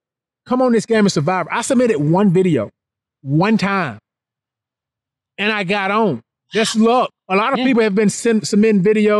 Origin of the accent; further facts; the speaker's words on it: Mississippi, United States; Listen, I'm from Mississippi. Small town. I'm here to work.